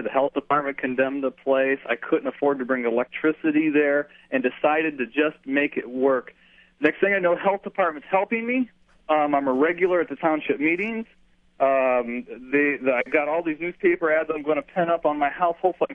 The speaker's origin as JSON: {"language": "English", "town": "South Bend", "region": "Indiana", "country": "United States", "said": "We're from South Bend, Indiana, and now I know my neighbors within 2 miles away."}